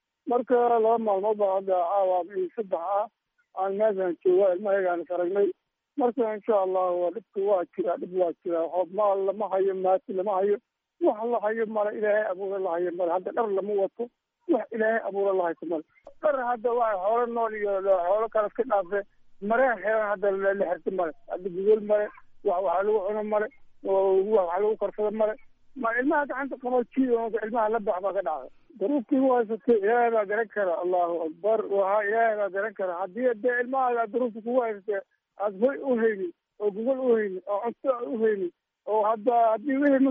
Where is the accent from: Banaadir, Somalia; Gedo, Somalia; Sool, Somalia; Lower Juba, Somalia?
Gedo, Somalia; Talluun; Talluun ayaan ka soo barakacay, Talluun ayaan ka soo barakacay. Doolow waaye, miyir ka tirsan degmada Doolow